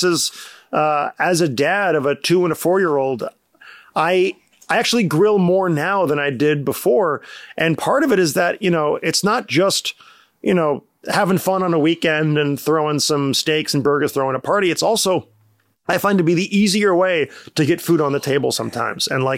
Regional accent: Santa Monica, California, United States; growing up in Santa Monica, you're raised to believe that barbecued chicken is a boneless, skinless chicken breath grilled with some KC masterpiece.

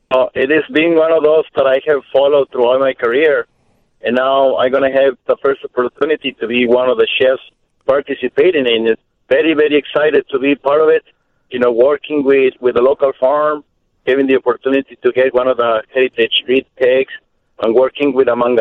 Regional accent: Mexico; born and raised in Mexico, understanding that I was a farmer. I grew up eating, obviously, a lot of pork.

